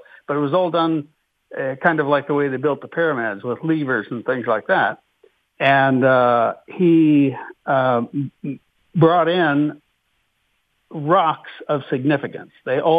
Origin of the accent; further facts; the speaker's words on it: Wapakoneta, Ohio, United States; every time I came back to, you know, the local area and back to my hometown of Wapakoneta.